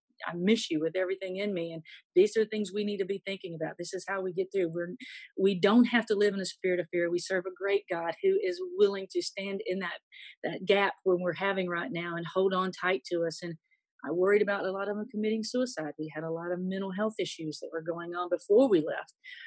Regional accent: Mississippi, United States; And I grew up in Mississippi and I saw some of the worst things you could ever imagine happen to a person just because of the color of their skin.

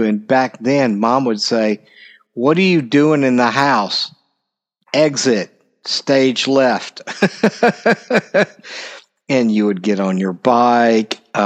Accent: the South, United States; I was raised in the South, and I'm staying here.

